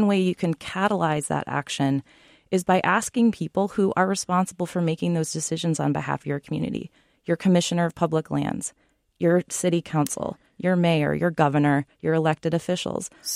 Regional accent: Wisconsin, United States; now in Pacific Northwest, United States; I live in the Pacific Northwest at the moment. I grew up in Wisconsin.

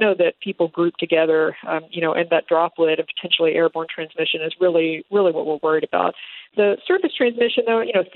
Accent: Houston, Texas, United States; As Dr. Pauly mentioned, I'm from Houston originally

